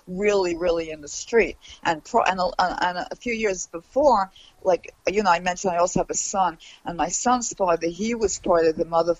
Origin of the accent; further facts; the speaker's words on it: Brooklyn, New York, United States; I grew up in Brooklyn.